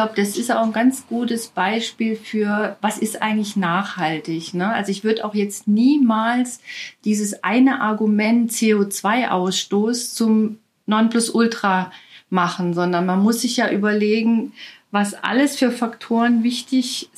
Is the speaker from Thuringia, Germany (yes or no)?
no; Rhineland-Palatinate, Germany; Also ich komme vom Land. Also was heißt vom Land? Ne? Was ist Land? Aus dem ländlichen Raum in Rheinland-Pfalz. Ne? Und also richtig vom Dorf letztendlich.